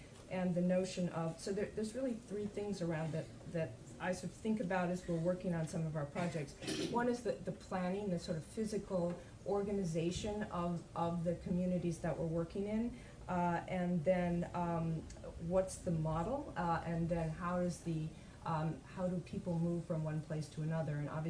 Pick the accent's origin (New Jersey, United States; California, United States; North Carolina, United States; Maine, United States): California, United States; born there; now in New York, United States; I was born in California, but I live in New York because I hate to drive.